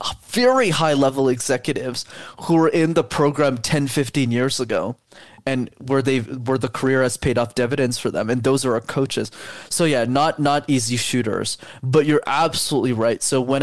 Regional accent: Montreal, Quebec, Canada; So when I grew up in Montreal, for those who don't know, in Canada, you need to know how to speak French. So my whole life I studied in French, but I didn't know the language.

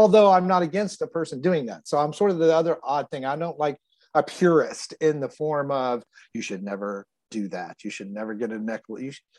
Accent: Texas, United States; moved away as an adult; Now I'm originally from Texas, grew up there, lived there till I was 34.

